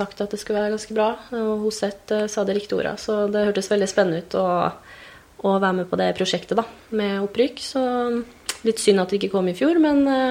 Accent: Gjøvik, Innlandet, Norway; Nei, jeg kommer fra Gjøvik. Er 26 år nå

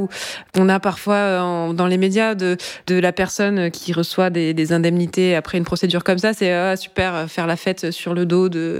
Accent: Brittany, France; au conseil municipal du village où j'ai grandi, en Bretagne.

